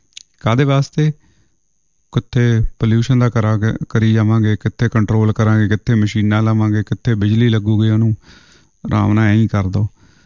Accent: Nawanshahr, Punjab, India; ਸਾਨੂੰ ਯਾਦ ਹੈ ਕਿ ਅਸੀਂ ਨਵਾਂ ਸ਼ਹਿਰ ਜੰਮੇ ਪਲੇ ਹਾਂ ਇਲਾਕੇ 'ਚ, ਅਤੇ ਬੜਾ ਮਿੱਠਾ ਪਾਣੀ

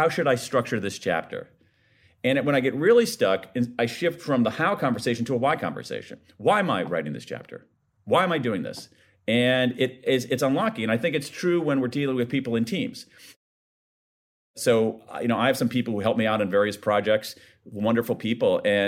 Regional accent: Ohio, United States; And as they say in my home state of Ohio, that's a hard egg to unscramble, man.

